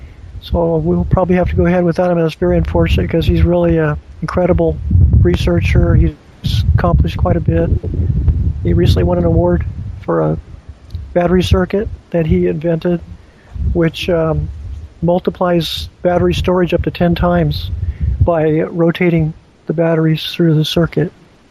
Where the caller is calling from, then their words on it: Captain Cook, Hawaii, United States; I'm calling you from Captain Cook, Hawaii. It's very beautiful here today.